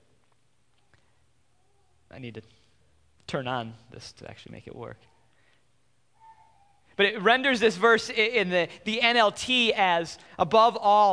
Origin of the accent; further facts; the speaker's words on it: Wisconsin, United States; even growing up in Wisconsin, I never thought Milwaukee was the type of town that you would love.